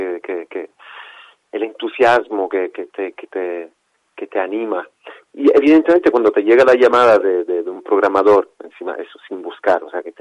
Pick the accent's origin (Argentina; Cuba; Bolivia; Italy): Italy; Sicily; Spanish is a second language; also born or lived in Andalusia; now in Formentera, Spain; Yo soy de Sicilia, aunque bueno, afincado ya en Formentera de hace años. Estuve viviendo muchos años en Andalucía y parte de la banda pues son de allí.